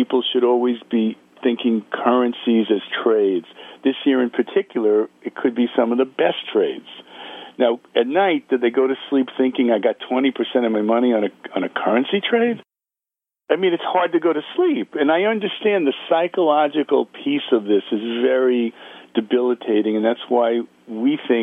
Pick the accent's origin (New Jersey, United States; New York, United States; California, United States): New York, United States; New York City; I'm a kid from the Bronx.